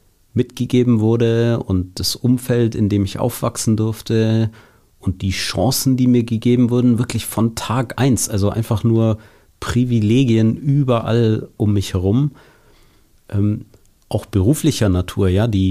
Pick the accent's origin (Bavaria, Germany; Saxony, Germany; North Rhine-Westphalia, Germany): Bavaria, Germany; Krumbach; in Krumbach, einem Ort zwischen Ulm und Augsburg in Bayern, wo ich aufgewachsen bin.